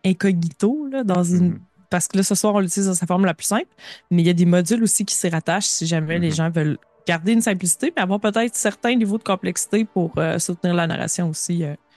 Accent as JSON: {"language": "French", "town": "La Pocatière", "region": "Quebec", "country": "Canada", "tie": "born there", "said": "Lac-Pocatière."}